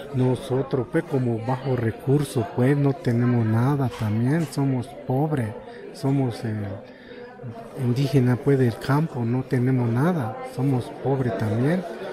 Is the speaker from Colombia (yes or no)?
no; Santa Rosa, Chiapas, Mexico; Pues yo vengo aquí de Santa Rosa, municipio de Venustiano Carranza.